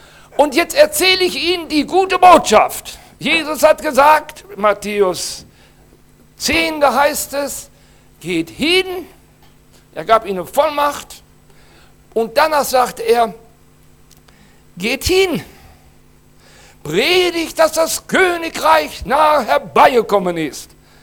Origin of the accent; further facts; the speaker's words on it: Iran; So, und jetzt fahre ich als Iraner zurück zum Oldentrupper Hof